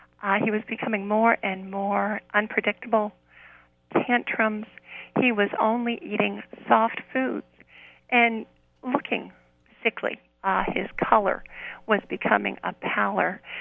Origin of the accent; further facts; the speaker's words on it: Vienna, Virginia, United States; Well, I'm a Virginia native. I grew up in Vienna, Virginia.